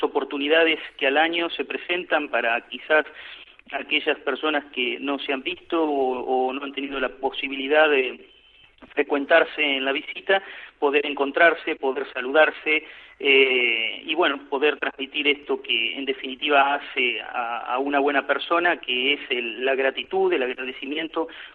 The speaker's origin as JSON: {"language": "Spanish", "town": "Chascomús", "region": "Buenos Aires Province", "country": "Argentina", "tie": "born or raised there", "also_born_or_lived": "Ranchos", "said": "Soy nacido en Ranchos, es un pueblo de la provincia de Buenos Aires, en Argentina, de la Pampa Argentina, digamos, y desde los 5 años he vivido en un pueblo vecino que se llama Chascomús, donde hice mi educación primaria y secundaria"}